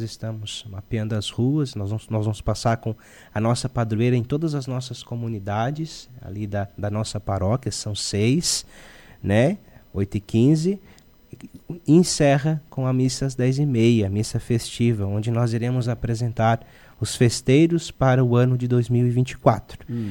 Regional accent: Forquilinha, Santa Catarina, Brazil; born or raised there; also born or lived in Criciúma

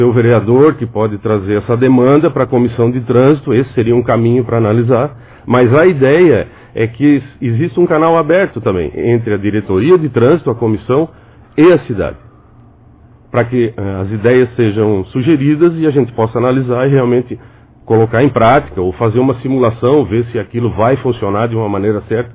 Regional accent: Urussanga, Santa Catarina, Brazil; eu sou natural de Uruçanga, né? E isso facilita bastante, porque a gente anda pela cidade desde que nasceu

